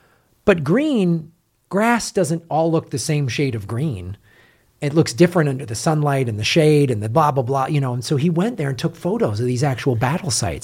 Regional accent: China; But my, well, I'm from China. I am. All my accents are horrible.

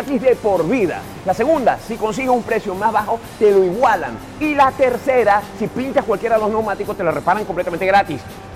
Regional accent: Venezuela; las cosas que están pasando en mi país, en Venezuela

